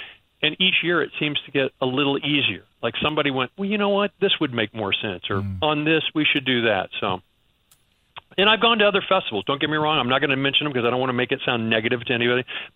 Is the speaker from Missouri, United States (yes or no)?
yes; Missouri, United States; I'm from the Midwest. I'm from Missouri.